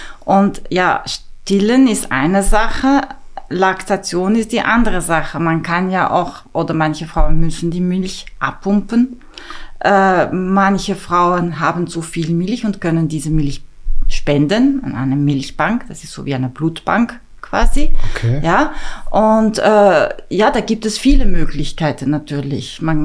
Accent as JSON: {"language": "German", "country": "Belgium", "first_language": "Dutch", "second_language": "German", "said": "Nein, meine Muttersprache ist Niederländisch. Ich komme eigentlich ursprünglich, oder bin geboren in Belgien."}